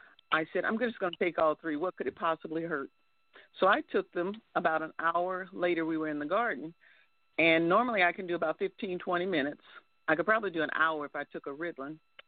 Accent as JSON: {"language": "English", "region": "the South", "country": "United States", "said": "if you like cold weather, I can send you all of this because I'm from the South."}